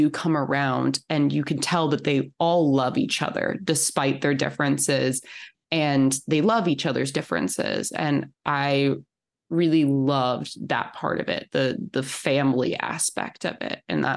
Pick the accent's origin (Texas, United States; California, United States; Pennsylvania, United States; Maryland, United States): Texas, United States; Growing up in Texas, like, I recognized some of these foods and I was like, oh my God, I could totally go to a Mexican market right now and get these amazing things.